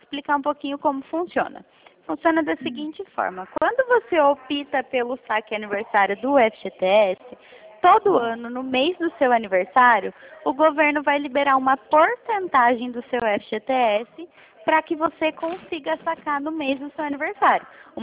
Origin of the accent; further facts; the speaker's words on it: São Paulo, Brazil; Eu sou do interior de São Paulo.